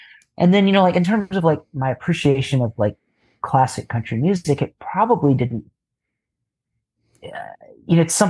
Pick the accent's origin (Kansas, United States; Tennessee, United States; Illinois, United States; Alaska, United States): Tennessee, United States; Nashville; my background in Nashville and in being a Southerner in general